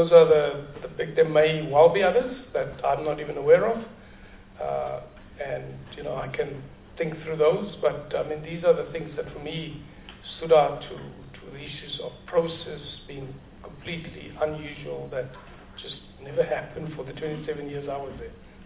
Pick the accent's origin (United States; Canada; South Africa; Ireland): South Africa; I'm a South African, as much as all of us.